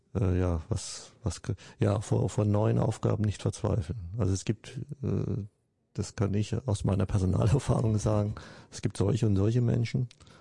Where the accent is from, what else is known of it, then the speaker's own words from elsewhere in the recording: Würzburg, Bavaria, Germany; Ich bin ein Würzburger.